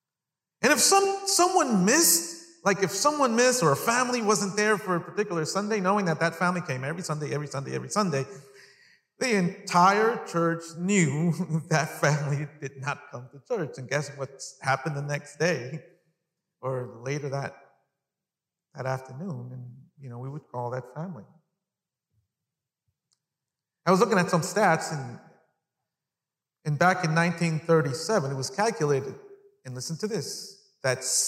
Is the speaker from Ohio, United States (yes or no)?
no; Long Island, New York, United States; So I grew up in New York. Middle school, high school, my brother's here. He's the same thing. And we grew up in Long Island.